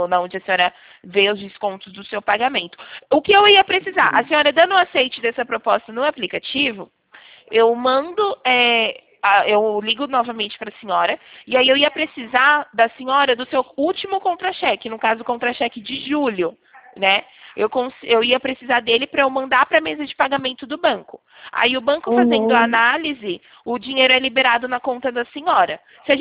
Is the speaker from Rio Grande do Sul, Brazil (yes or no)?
no; São Paulo, Brazil; como eu sou aqui de São Paulo, então é 11